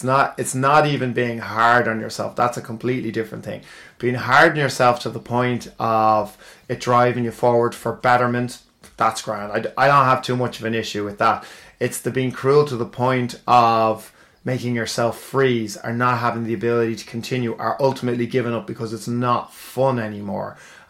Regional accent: Ireland; We like to think that our problems are going to go away if we bury our head, especially I think as an Irish culture, if you bury your head in the sand, you don't deal with it

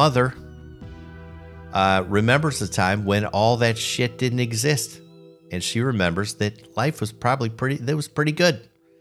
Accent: Chicago, Illinois, United States; We grew up in Chicago.

